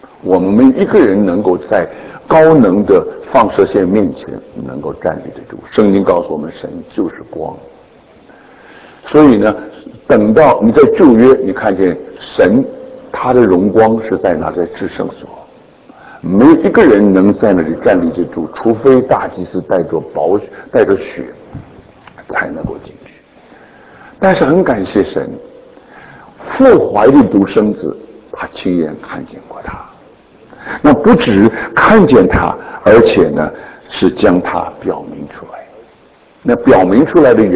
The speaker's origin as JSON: {"language": "Chinese", "region": "Shandong", "country": "China", "accent": "Shandong", "said": "你听听我的山东腔，你就知道我从山东来的"}